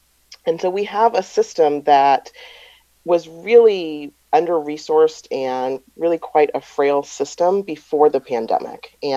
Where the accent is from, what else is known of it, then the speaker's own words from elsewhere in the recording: California, United States; in states like my home state of California